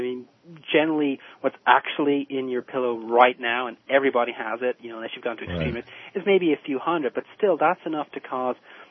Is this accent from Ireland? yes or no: yes; Dublin, Leinster, Ireland; And my hometown of Dublin also have that sort of basin effect where you get this horrible smog.